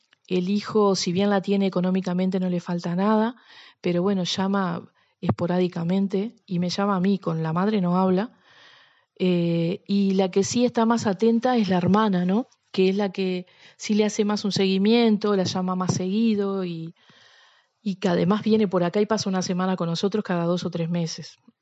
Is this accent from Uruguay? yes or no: yes; Uruguay; now in Spain; vengo de Uruguay